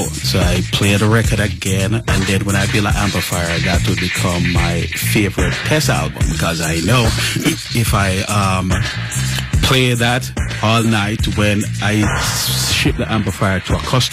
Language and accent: English; Kingston, Jamaica; I was born in Jamaica, Kingston, Jamaica. I grew up in a Harbor View, considered a middle-class neighborhood.